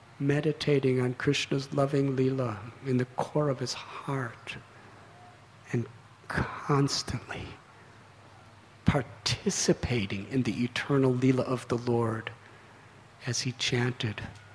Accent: Illinois, United States; Because I come from Illinois, which is a state of America in the Midwest.

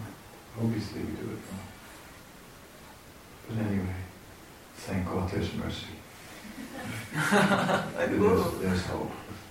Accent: Netherlands; I'm from the Netherlands, right?

